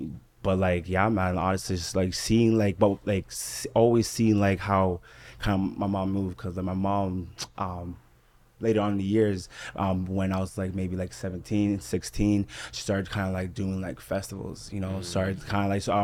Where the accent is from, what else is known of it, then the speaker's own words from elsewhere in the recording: Toronto, Ontario, Canada; But born and raised in Jimmy Finch, did travel a lot, you know, just, you know, up and down, side to side.